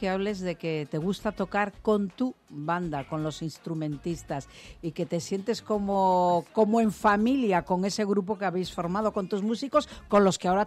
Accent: Vigo, Galicia, Spain; Bueno, paisano, que soy de Vigo, ¿eh?

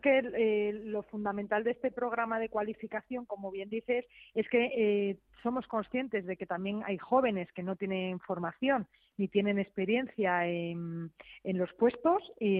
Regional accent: Community of Madrid, Spain; siendo madrileños

